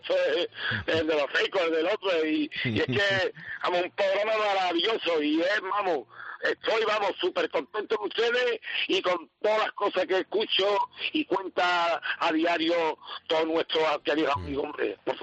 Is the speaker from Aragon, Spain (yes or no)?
no; Andalusia, Spain; Claro, ahora mismo, mi gente de mi pueblo no podemos salir del pueblo, de porque claro. Yo para el condado, no voy por allí. Aquí, me he enterado yo hace una semana que había 64 personas en mi pueblo con corona